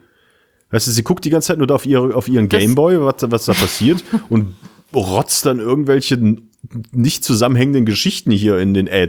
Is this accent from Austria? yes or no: no; Neuss, North Rhine-Westphalia, Germany; unter anderem hier in meiner Heimatstadt als erstes in Deutschland an den Start gegangen und hier gegründet.